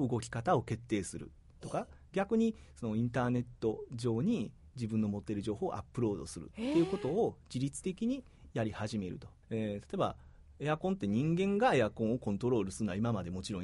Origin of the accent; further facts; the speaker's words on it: Osaka, Japan; accent: Osaka dialect; あ、そうですね、僕大阪出身なんで